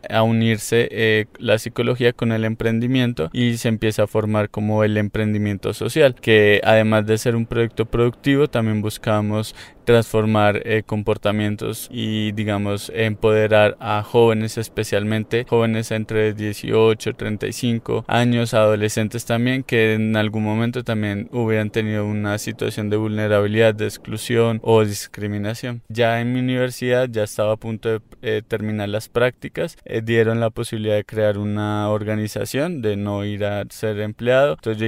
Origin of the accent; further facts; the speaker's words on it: Nariño, Colombia; tengo 28 años y salimos de Nariño, desplazados de la violencia, con mi mamá.